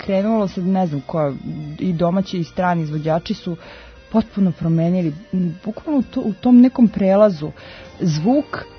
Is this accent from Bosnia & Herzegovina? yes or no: yes; Skakavac, Federation of Bosnia and Herzegovina, Bosnia & Herzegovina; ja sam veliki deo detinjstva provela u Bosni, ovaj, jednom malom selu Skakavac pored Bosanskog Petrovca i ta Bosna mene poprično formirala kao dete